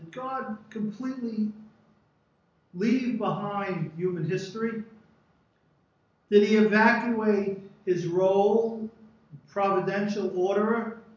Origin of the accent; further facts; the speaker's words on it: East Coast, United States; that's why I come from the East Coast, to bring you perverse ideas.